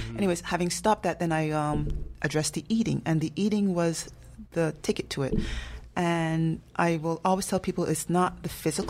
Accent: Canada; I recognize I'm somebody that I'm quite a Canadian person.

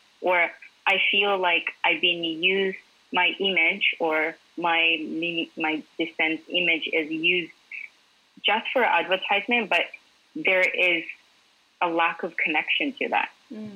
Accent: Japan; Like growing up, I grew up in Japan

